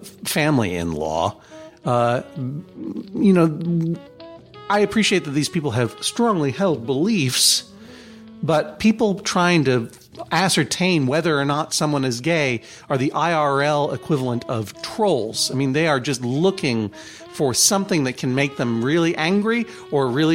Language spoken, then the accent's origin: English; Brookline, Massachusetts, United States; Boston is the Commonwealthian capital of Massachusetts and is neighbor to my hometown of Brookline.